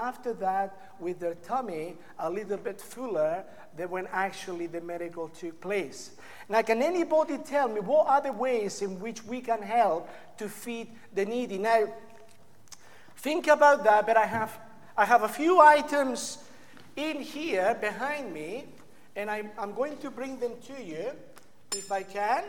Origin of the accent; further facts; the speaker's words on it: Spain; For those who don't know, I come from Spain, by the way.